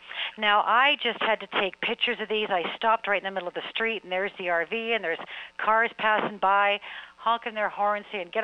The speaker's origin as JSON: {"language": "English", "country": "Canada", "tie": "born or raised there", "said": "because I grew up in Canada, and all the TV, all the commercials, all the movies that we watched have all come from the United States."}